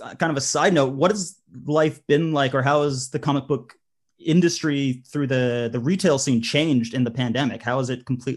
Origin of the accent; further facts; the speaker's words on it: Canada; also born or lived in United Kingdom; now in Glasgow, United Kingdom; I am a Canadian and British cartoonist and comics educator currently living outside of Glasgow in Scotland.